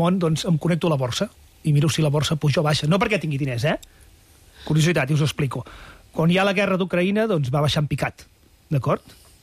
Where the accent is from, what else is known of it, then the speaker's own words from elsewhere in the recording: Catalonia, Spain; jo sóc de l'Empordà i la meva àvia me parlava d'aquest èxode de la Bajol, de Darnius